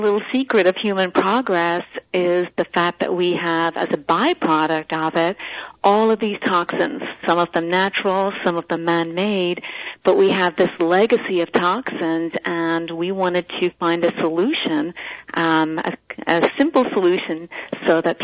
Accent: Ireland; I grew up in Ireland, and, you know, at that time, a lot of homes were actually heated with coal fires.

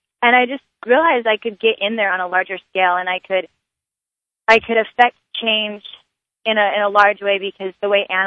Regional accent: Montana, United States; because I was born and raised in Montana, but that doesn't mean that I was born and raised on a farm. We lived in a city, and so that was my life. It wasn't country living.

